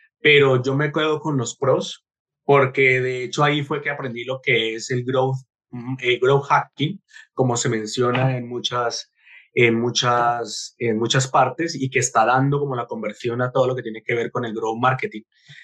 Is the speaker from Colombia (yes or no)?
yes; Colombia; moved away as an adult; now in Spain; soy colombiano, vivo en España hace alrededor de 6 años.